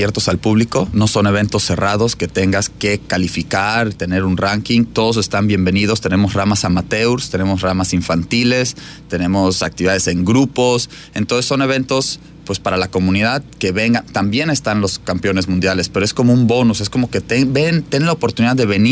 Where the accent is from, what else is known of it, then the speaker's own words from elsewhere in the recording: Sayulita, Nayarit, Mexico; also born or lived in Fiji; También de Sayulita.